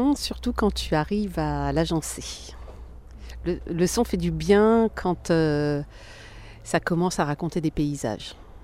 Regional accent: Arles, Provence-Alpes-Côte d'Azur, France; je suis d'Arles

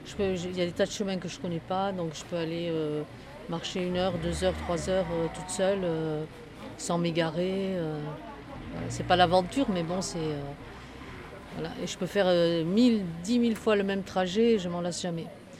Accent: Nouvelle-Aquitaine, France; moved away as an adult; Je suis originaire du Pays Basque, en réalité. Je suis venue ici dans la région à l'âge de 23 ans, à Nyons, et puis dans un village au Poitigila, je ne sais pas si vous connaissez. C'est au-dessus de Saint-Jal, c'est un tout petit village.

